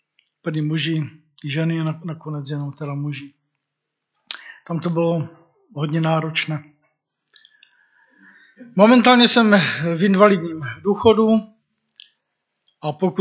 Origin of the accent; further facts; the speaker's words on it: Šumbark, Moravian-Silesian Region, Czechia; also born or lived in Suchá; Já pocházím ze Suché, ale drtivou většinu jsem prožil na Šumbarku a stále jsme tam.